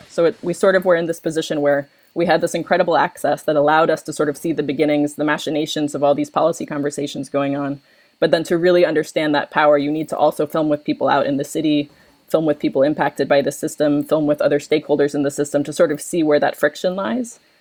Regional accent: New York, United States; now in Philadelphia, United States; I'm from New York. I relocated to Philadelphia.

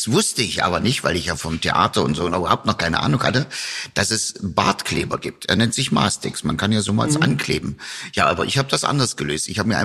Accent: Naumburg, Saxony-Anhalt, Germany; now in Berlin, Germany; Geboren wurde ich selber in Naumburg an der Saale. Also komme aus Sachsen-Anhalt, bin durch die Liebe nach Berlin gezogen worden.

